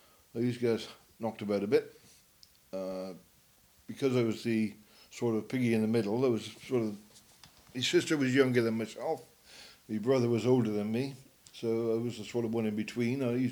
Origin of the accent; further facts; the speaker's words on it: Steam Mills, South West England, United Kingdom; born there; I was born in Steam Mills, just outside Cinderford in the Forest of Dean. I was born in one of the two little cottages that used to belong to the old brickworks in Steam Mills.